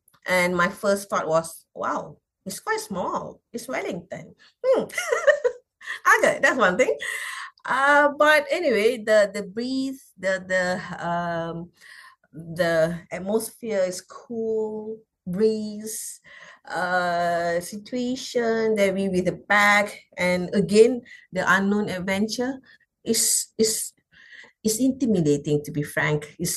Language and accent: English; Malaysia; I'm originally from Southeast Asian, from Malaysia. I'm a Muslim.